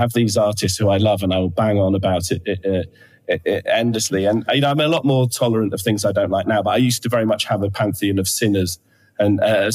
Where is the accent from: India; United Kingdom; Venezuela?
United Kingdom; Halifax, Yorkshire and the Humber; also born or lived in Bradford; I loved it. I was a very happy kid. We lived in Halifax. I was born in Bradford, don't remember that. But then we lived in Halifax.